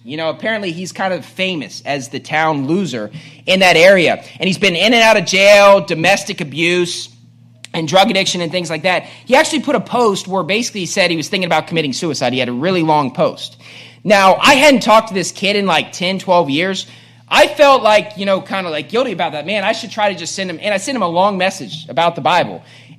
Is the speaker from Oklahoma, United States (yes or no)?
no; Bridgeport, West Virginia, United States; this kid was probably the smartest person at my school growing up in Bridgeport, West Virginia